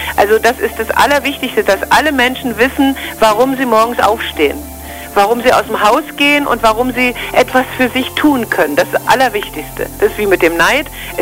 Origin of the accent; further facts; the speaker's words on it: East Germany, Germany; Ich bin Ossi und bleibe Ossi, das ist gar nicht mein Ding